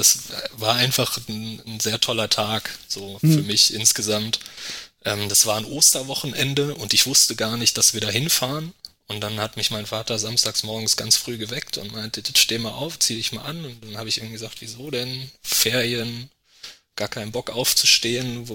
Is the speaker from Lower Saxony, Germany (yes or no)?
yes; Lower Saxony, Germany; Also geboren bin ich in Göttingen und dann auch dort in der Nähe in Südniedersachsen in einem sehr kleinen Ort aufgewachsen.